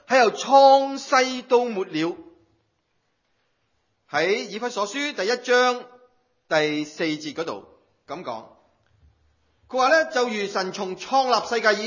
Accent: China; 我们是中国人，本来是外邦人来的

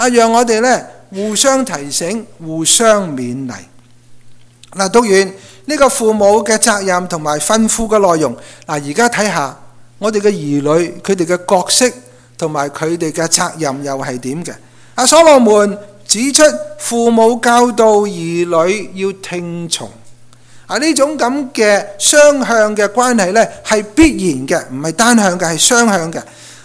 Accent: China; 我们身为中国人父母，特别强调中国人父母是过分紧张

